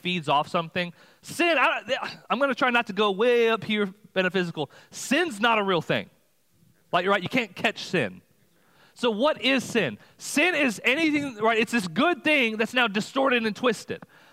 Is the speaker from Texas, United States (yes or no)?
yes; Texas, United States; You know, I'm from Texas. A lot of snakes and lizards.